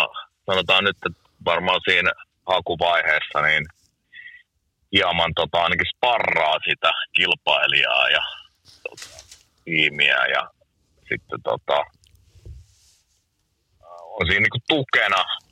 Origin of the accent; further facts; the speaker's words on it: Helsinki, Uusimaa, Finland; kun mä oon helsinkiläinen.